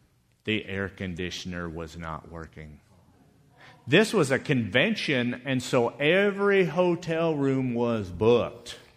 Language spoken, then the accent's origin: English; Montana, United States; Growing up in Montana around electric fences, I knew that you could grab the electric fence